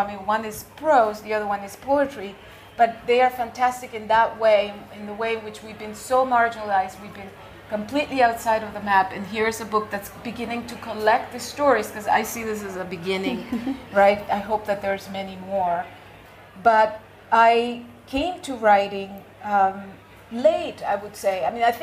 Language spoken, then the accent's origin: English; El Salvador; So I grew up in El Salvador.